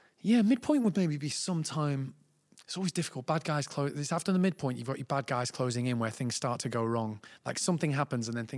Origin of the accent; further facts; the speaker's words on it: Manchester, North West England, United Kingdom; I really leaned into just being like, I'm from Manchester, I'm in the show, I'm cocky, right?